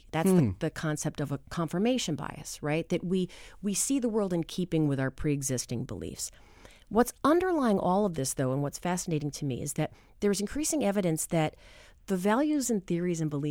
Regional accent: New Hampshire, United States; But I am from New Hampshire, and I'm from a rural area in New Hampshire.

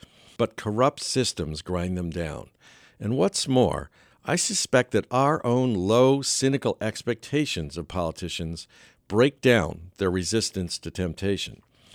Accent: Pennsylvania, United States; Equally so, I believe that someday my home state, our beloved Pennsylvania, will figure out how to provide a free, thorough, and uplifting education to all of its children.

